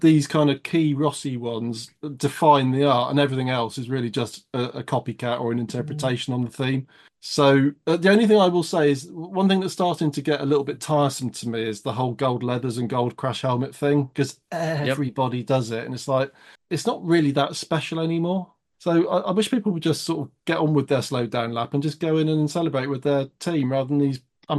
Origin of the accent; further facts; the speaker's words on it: United Kingdom; I mean, I'm British, so anything to do with toilets is just immediately hilarious